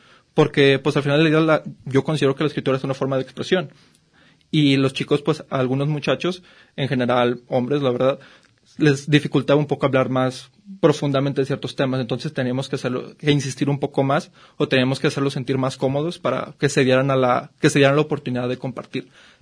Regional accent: Mexico; el exterior nos percibió como mexicanos

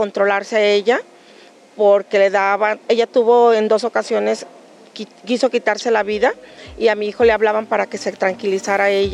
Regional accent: Tuxpan, Jalisco, Mexico; a otro día, me vine a Guadalajara, porque yo soy de Tuxpan, me vine a Guadalajara

